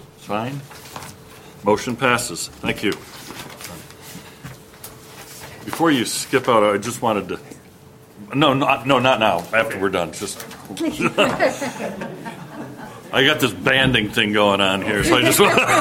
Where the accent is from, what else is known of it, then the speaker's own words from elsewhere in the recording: Washington, United States; I'm from Whatcom County